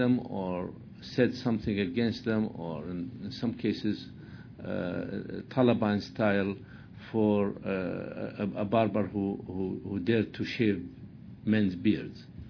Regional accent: Haditha, Al Anbar, Iraq; also born or lived in Baghdad; Now, I am from Haditha, as it happens. My father was born in Haditha. Although I myself was born in Baghdad, I used to spend my summer holidays in Haditha with my extended family.

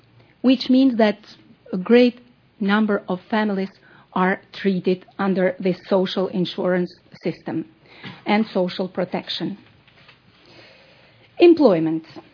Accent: Shkodra, Shkodër County, Albania; which exists especially in northern Albania, where I come from, because I come from Shkodra, which is situated in northern Albania.

